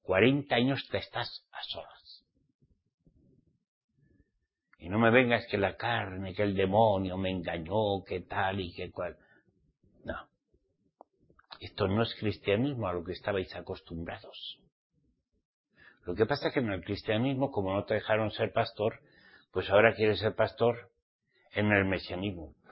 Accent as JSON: {"language": "Spanish", "country": "Spain", "said": "No, no, soy español"}